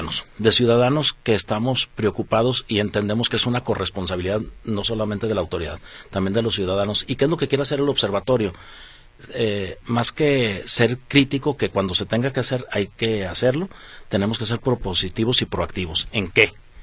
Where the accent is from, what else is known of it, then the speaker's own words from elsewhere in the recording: Guadalajara, Jalisco, Mexico; soy nativo de Guadalajara, Jalisco. Aquí he nacido, aquí he vivido y aquí viviré, gracias, todos los días de mi vida.